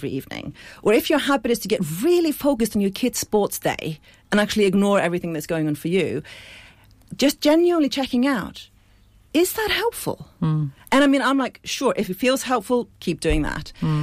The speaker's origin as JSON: {"language": "English", "country": "Iceland", "moved": "yes", "said": "So I'm originally from Iceland. I've been over here almost 20 years, actually."}